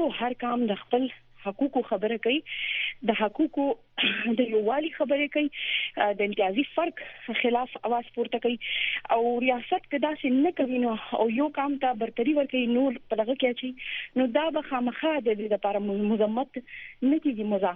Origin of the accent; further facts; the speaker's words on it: Mardan, Khyber Pakhtunkhwa, Pakistan; زه قبایلي نه یم زه د مردان یم